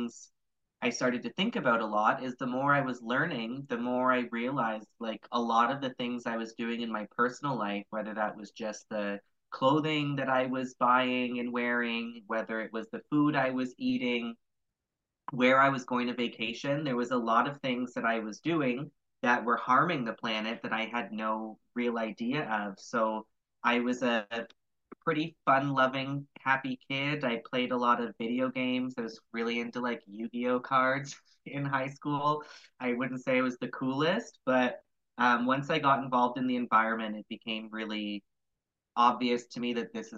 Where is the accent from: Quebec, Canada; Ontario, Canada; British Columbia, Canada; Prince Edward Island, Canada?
Ontario, Canada; Mississauga; also born or lived in Burlington, Canada; I was born in Mississauga in Ontario, and I lived there until I graduated grade 8 before I moved to Burlington and I did my high school here.